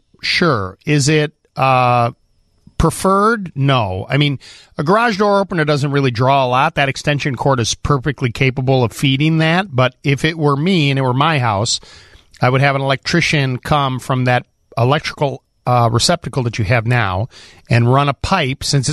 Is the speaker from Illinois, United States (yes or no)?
yes; Highland Park, Illinois, United States; I grew up in Highwood Highland Park.